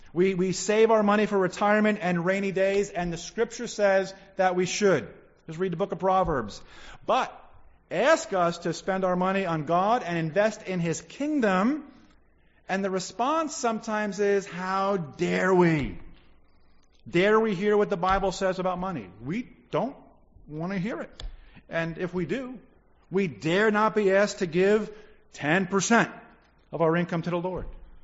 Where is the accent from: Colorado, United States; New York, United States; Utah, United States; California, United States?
New York, United States; Queens; I'm born and raised in Queens, have not had a lot of experience with these things